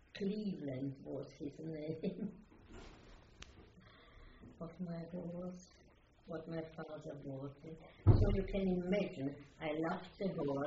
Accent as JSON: {"language": "English", "town": "Brno", "region": "South Moravian Region", "country": "Czechia", "tie": "born or raised there", "said": "my hometown was a Hungarian, Austrian factory center, a town where all the production were factories"}